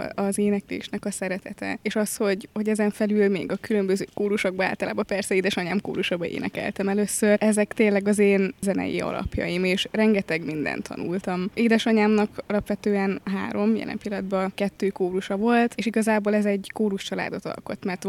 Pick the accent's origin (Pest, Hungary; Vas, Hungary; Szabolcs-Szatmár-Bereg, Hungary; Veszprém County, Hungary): Veszprém County, Hungary; Veszprém; Veszprémben születtem, ott is nőttem föl.